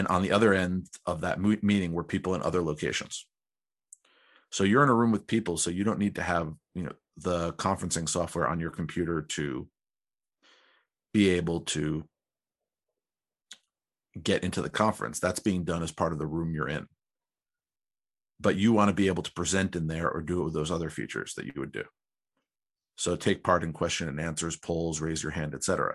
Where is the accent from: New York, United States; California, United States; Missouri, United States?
New York, United States; apparently a judge has determined that the state of New York, my home state, cannot force service providers